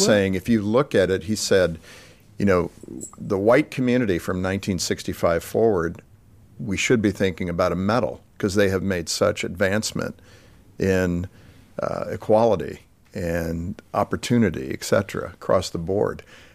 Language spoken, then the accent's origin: English; California, United States; born there; I was born in Southern California.